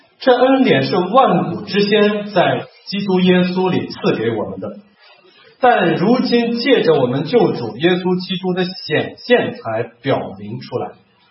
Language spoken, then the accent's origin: Chinese; Shanxi, China; 我看一张照片非常感动，就在山西我老家